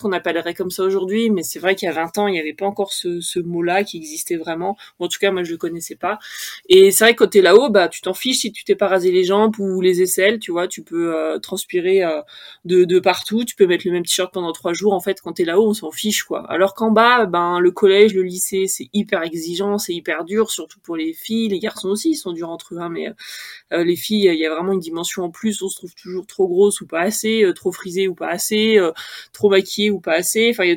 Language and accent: French; Auvergne-Rhône-Alpes, France; J'ai grandi en Haute-Savoie, nous balader sur les chemins.